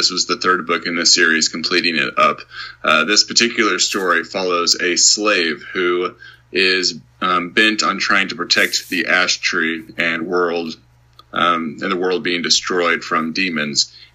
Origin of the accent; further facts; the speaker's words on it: Kansas, United States; I'm heading back into Kansas, which is my home state this year.